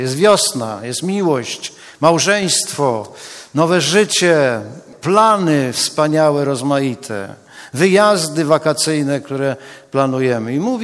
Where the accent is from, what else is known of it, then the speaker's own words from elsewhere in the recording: Gdańsk, Pomeranian Voivodeship, Poland; a ponieważ jestem gdańszczaninem